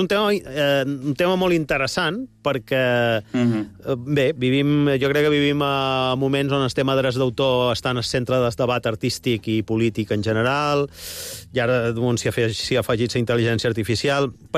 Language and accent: Catalan; Ibiza, Balearic Islands, Spain; jo som eivissenc, no sé si em deixen votar